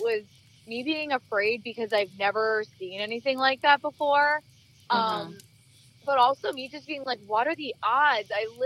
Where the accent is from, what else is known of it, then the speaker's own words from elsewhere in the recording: New Jersey, United States; now in Pennsylvania, United States; I'm originally from New Jersey, but I'm loving Northeastern and Central PA.